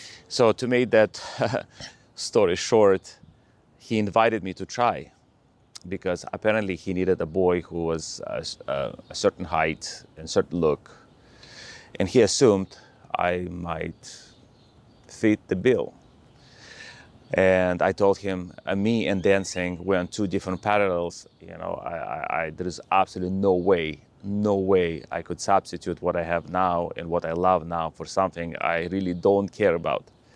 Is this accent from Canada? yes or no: no; Russia; born there; English is a second language; I was born in Russia and I'm in the dance business for about 32 years now.